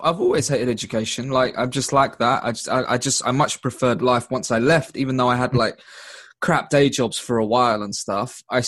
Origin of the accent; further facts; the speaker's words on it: London, United Kingdom; I'm from East London